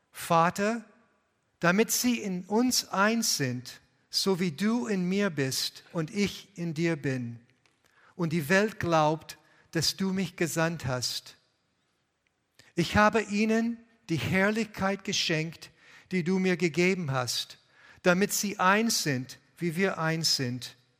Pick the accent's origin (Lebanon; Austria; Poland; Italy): Lebanon; German is a second language; moved away; Ich bin in Libanon groß geworden und in Libanon gab es nie eine richtige Einheit unter das Volk.